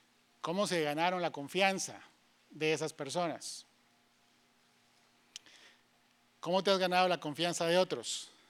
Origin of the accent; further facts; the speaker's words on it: Guatemala; por lo menos en mi país, yo soy de Guatemala